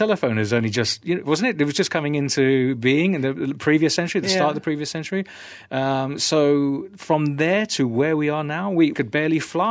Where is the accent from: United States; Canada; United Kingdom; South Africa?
United Kingdom; certainly I'm British